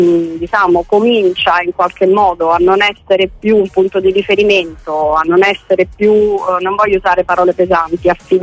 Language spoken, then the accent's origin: Italian; Naples, Campania, Italy; sono campana, sono napoletana